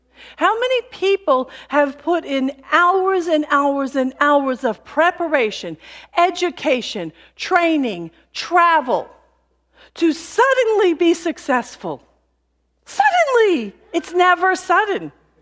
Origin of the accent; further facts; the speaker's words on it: Ireland; and I am Irish, so I can't believe, well, would you believe me?